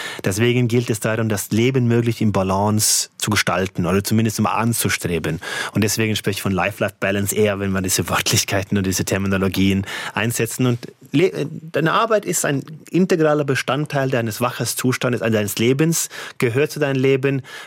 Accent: Norway; Ich bin in verhüteten Verhältnissen in Norwegen aufgewachsen.

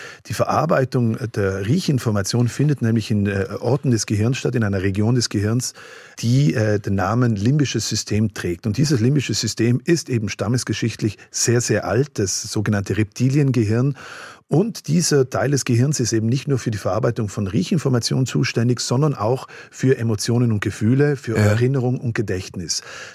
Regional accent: Algund, Trentino-Alto Adige, Italy; Ich bin ein bisschen älter, 8, 10 Jahre, gab es bei uns in Algund einen Feuerteufel und ein Pyromane hat da ein Auto angezündet im Hof von dem Haus, wo wir gewohnt haben.

